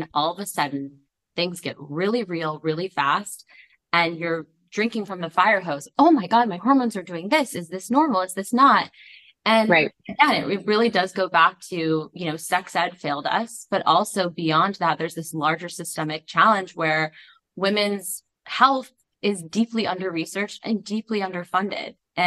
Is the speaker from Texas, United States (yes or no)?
no; Topanga Canyon, California, United States; I grew up in Topanga Canyon.